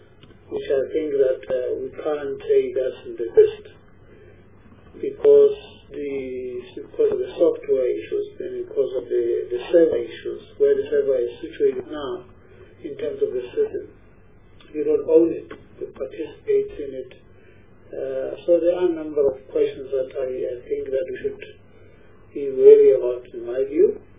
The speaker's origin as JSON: {"language": "English", "country": "South Africa", "said": "genuine concern for me as a South African"}